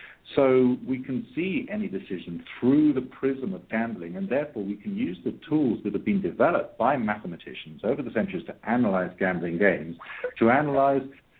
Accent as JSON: {"language": "English", "country": "United Kingdom", "lives_now": "Ireland", "said": "I live in Ireland now, and even though I'm British, I now live on Ireland."}